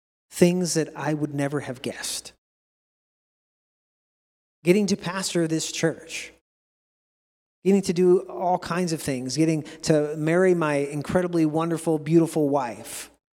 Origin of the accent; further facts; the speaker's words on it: Alaska, United States; I know before I moved back to Alaska, I grew up in Southeast Alaska.